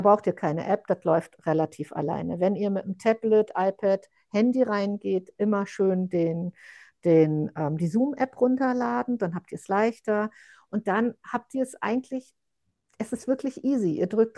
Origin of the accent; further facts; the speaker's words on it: Northern Germany, Germany; now in Berlin, Germany; ich komme aus der Wunder, also aus dem Norden, bin aber nach Berlin gekommen